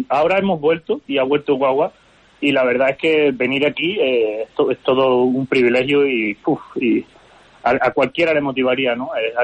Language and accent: Spanish; Seville, Andalusia, Spain; yo vengo del sur de España, yo soy de Andalucía, de Sevilla en concreto, que no se vive mal